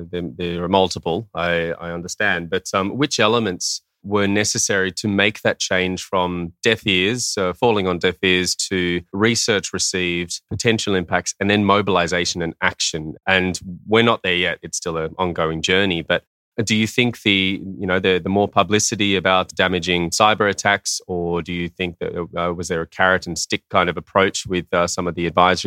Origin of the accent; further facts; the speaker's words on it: Tasmania, Australia; Tasmania, Australia, where I'm from Australia, but Tasmania is that tiny little state that down the south.